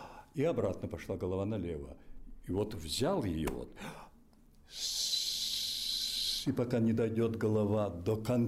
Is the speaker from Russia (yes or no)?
no; Ukraine; first language Ukrainian; Russian is a second language; я по национальности украинец, мой родной язык украинский, и я закончил Киевский театральный институт на украинском языке.